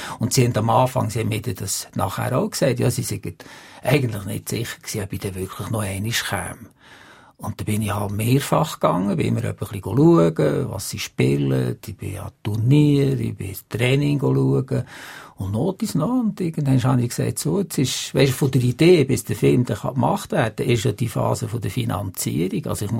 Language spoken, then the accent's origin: German; Switzerland; wir sind als Schweizer sind wir dann stolz auf das.